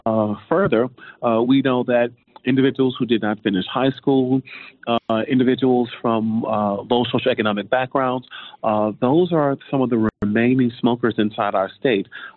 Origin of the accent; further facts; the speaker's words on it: Grambling, Louisiana, United States; I am a North Louisiana native. My father's from Shreveport, and I am from Grambling.